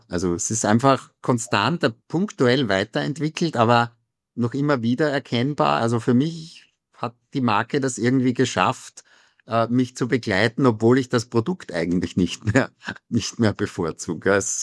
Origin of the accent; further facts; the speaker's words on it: Styria, Austria; ich bin Österreicher, aber vor allem Steirer. Also in Österreich ist man ja immer auch aus einem Bundesland und da ist man besonders stolz drauf.